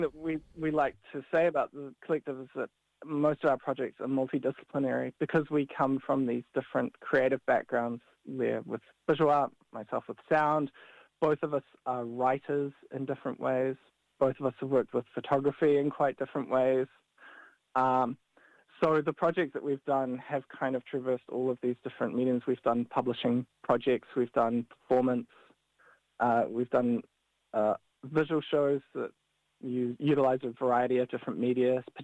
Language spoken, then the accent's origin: English; Auckland, New Zealand; I'm from Tamaki Makaurau originally.